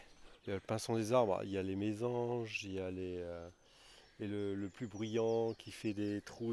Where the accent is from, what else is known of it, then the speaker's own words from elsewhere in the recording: Brest, Brittany, France; born there; Non, je suis né à Brest, mais je connaissais le coin.